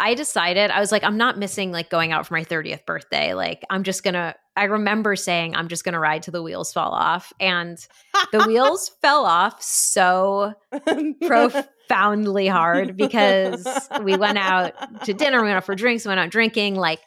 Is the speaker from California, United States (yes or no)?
no; New Haven, Connecticut, United States; No, I did. I grew up in New Haven.